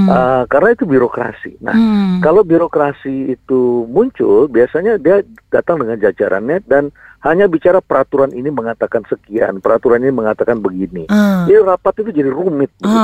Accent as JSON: {"language": "Indonesian", "region": "Jakarta", "country": "Indonesia", "said": "Jadi semua. Saya nggak sangka itu, kita orang Jakarta"}